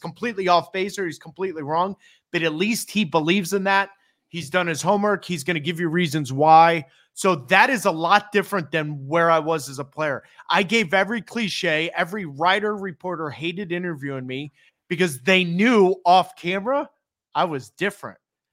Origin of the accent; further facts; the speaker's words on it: St. Louis, Missouri, United States; also born or lived in Minneapolis; now in Boston, United States; I was born in Minneapolis, Minnesota, but raised in St. Louis, Missouri. So St. Louis raised me, but Boston made me